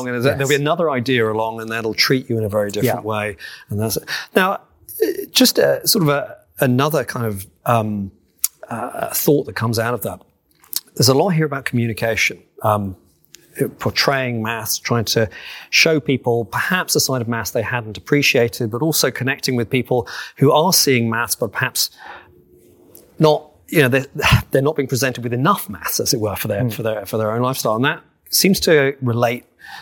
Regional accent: London, United Kingdom; now in Bristol, United Kingdom; I grew up in London. I live in Bristol. I'm county next door. I live in Bristol.

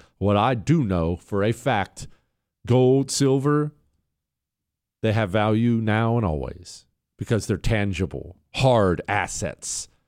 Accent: Montana, United States; but I grew up in Montana, as you know. Rodeos are everywhere all the time.

